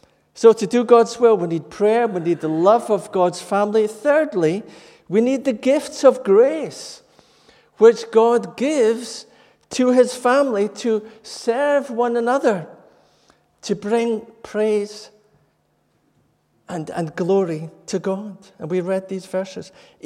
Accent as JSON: {"language": "English", "region": "Scotland", "country": "United Kingdom", "tie": "born or raised there", "said": "The church I was brought up in the Brethren and in the northeast of Scotland"}